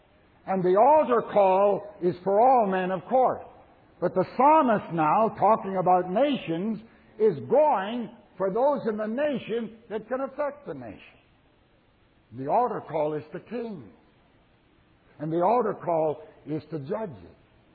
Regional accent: the Prairies, Canada; I was raised in the Canadian prairies.

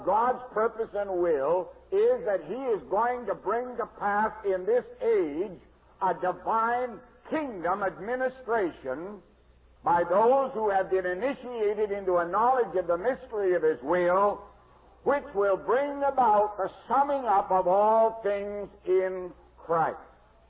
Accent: Canada; I'm a Canadian, I was raised and schooled in Canada. I remember as a boy in Canada

